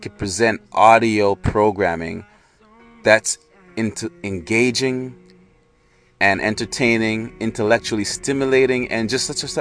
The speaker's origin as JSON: {"language": "English", "town": "Toronto", "region": "Ontario", "country": "Canada", "tie": "born there", "said": "of being of Jamaican background, Jamaican descent, though I am born in Canada. But Toronto, T.O, has a huge population of Jamaican immigrants. I'm second generation, my parents are those from the first generation."}